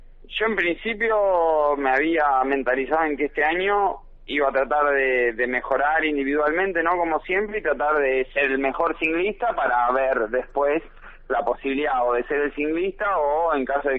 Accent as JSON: {"language": "Spanish", "town": "Mar del Plata", "region": "Buenos Aires Province", "country": "Argentina", "said": "Que somos acá de Mar del Plata y que pudimos estar entrenando acá."}